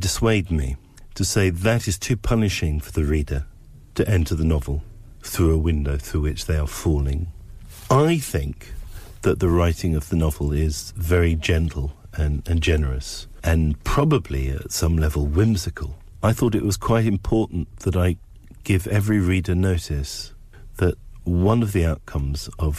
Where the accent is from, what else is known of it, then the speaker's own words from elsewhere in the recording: England, United Kingdom; Not easily, because I'm English.